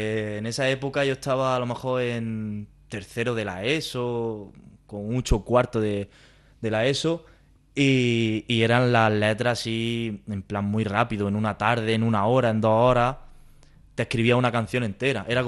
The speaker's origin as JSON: {"language": "Spanish", "town": "Las Norias de Daza", "region": "Andalusia", "country": "Spain", "said": "Sí, sí, yo soy de las Norias de Daza"}